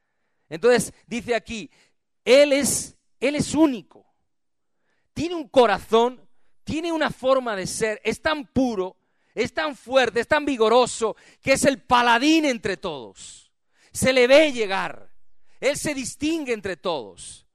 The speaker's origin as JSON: {"language": "Spanish", "country": "Spain", "said": "si tú llevas una bandera como español, te dicen, ah, tú eres de derechas"}